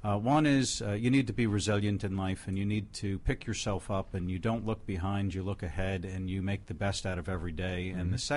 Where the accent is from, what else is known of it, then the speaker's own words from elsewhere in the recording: New York City, New York, United States; Growing up in New York City, I'd walk around with a camera and take pictures of old tenement buildings.